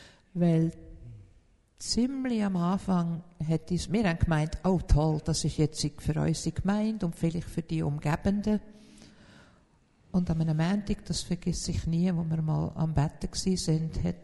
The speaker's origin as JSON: {"language": "German", "country": "Switzerland", "said": "Wir als Schweizer gutbürgerlich haben mit dem immer noch ein bisschen Mühe."}